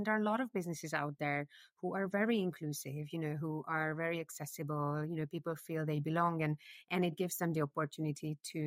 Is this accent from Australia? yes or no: no; Hungary; accent: Eastern European; English is a second language; moved away as an adult; also born or lived in India; now in London, United Kingdom; I'm actually based in London, but I'm originally Hungarian, so obviously people can hear my accent. Some people can even guess that I have an Eastern European accent, but I've lived in the UK for about 12 years and a year and a half in between in India.